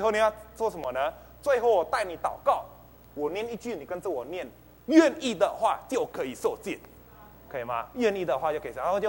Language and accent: Chinese; Indonesia; 我是从印尼来的